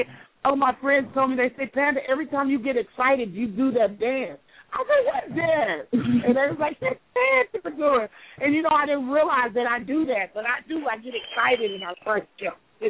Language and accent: English; Hobbs, New Mexico, United States; also born or lived in Huntsville, Texas; now in Dallas, United States; I was born in Huntsville State Prison. My grandmother raised me in Hobbs, New Mexico, and I've been here in Dallas, Texas for the past 20 years.